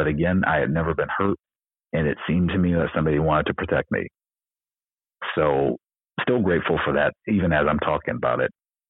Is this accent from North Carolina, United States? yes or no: no; Ohio, United States; also born or lived in California; And, you know, I'm originally from Ohio. So I moved to California and then moved back to Ohio.